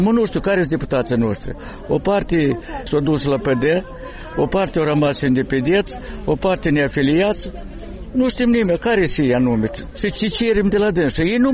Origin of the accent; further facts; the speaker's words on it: Stolniceni, Hîncești District, Moldova; eu vorbesc de satul meu, Solnicei.